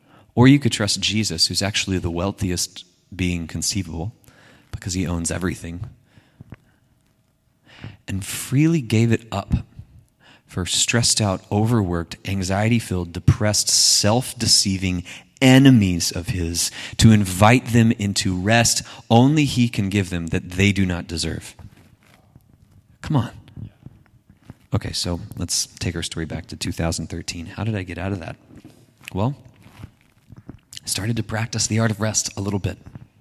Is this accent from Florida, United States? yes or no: yes; Panama City Beach, Florida, United States; I grew up in Panama City Beach, Florida, okay? Panama City Beach is a beachside town. It's absolutely beautiful.